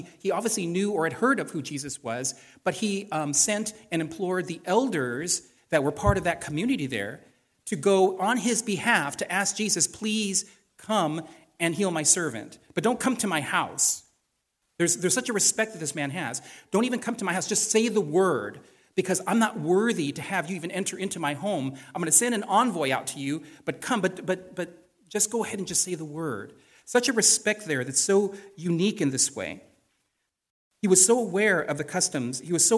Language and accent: English; Portland, Maine, United States; being down here in a border town is a much different thing than being up and growing up in Portland. As a matter of fact, when I was in high school and they said you have to take a foreign language, I decided to take French because I thought French would be good because I'm near Canada